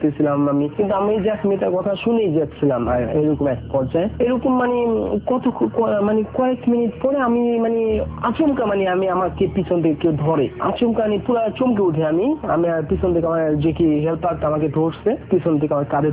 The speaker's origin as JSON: {"language": "Bangla", "country": "Bangladesh", "said": "আপনি কোথা থেকে আসছেন আমার সাথে একটু কথা বলে, আমি বলি আমি ফ্রম বাংলাদেশ"}